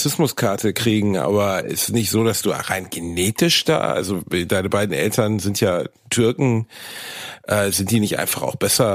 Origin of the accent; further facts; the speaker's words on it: Dortmund, North Rhine-Westphalia, Germany; in meiner alten Heimat Dortmund, im schönen Ruhrgebiet